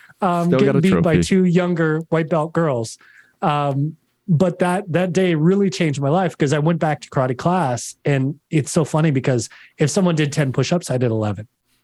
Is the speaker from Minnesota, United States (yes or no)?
yes; Minneapolis, Minnesota, United States; I'm from Minneapolis. I moved down to Chicago where the rest of my team was training